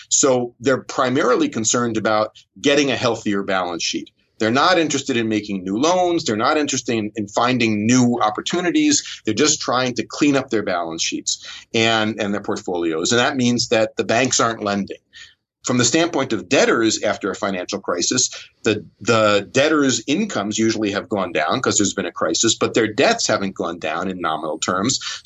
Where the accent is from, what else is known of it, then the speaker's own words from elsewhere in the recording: New York, United States; and I'm a New Yorker, so it's not like I resent the fact that New York is booming.